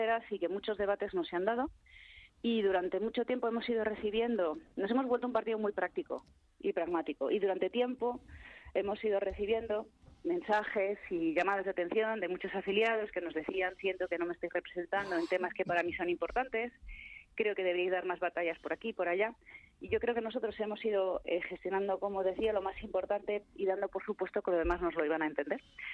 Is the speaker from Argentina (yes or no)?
no; Spain